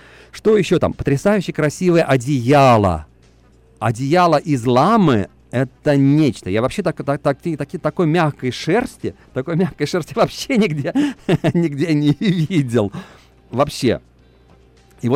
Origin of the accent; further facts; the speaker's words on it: Russia; Когда они узнали, что я вообще родом из России, они очень обрадовались